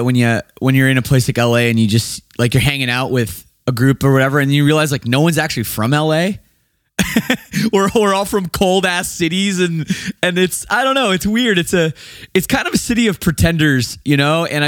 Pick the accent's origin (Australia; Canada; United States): Canada; I'm from Canada, just across the border.